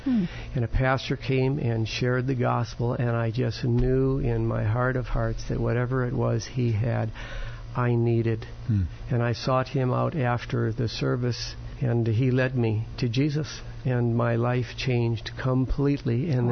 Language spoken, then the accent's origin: English; Tanzania; born there; also born or lived in Tanganyika; myself in Tanganyika, now Tanzania.